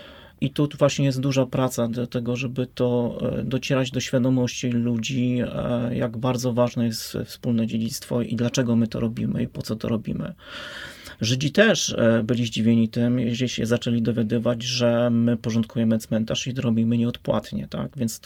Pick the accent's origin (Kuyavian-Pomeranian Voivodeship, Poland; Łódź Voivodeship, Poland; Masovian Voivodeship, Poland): Łódź Voivodeship, Poland; Łódź; Ja pamiętam, że też jestem bałuciarzem, wychowałem się w środowisku związanych z łódzkimi klubami sportowymi.